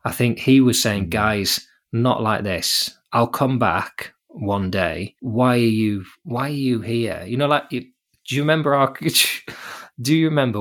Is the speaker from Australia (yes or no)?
no; England, United Kingdom; my French is at a level where you know very much know I'm English.